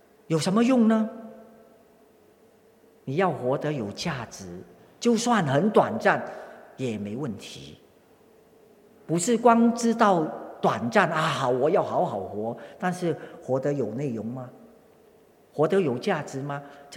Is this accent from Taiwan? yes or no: no; China; 不像我们中国人客气话，你吃饭了没有啊？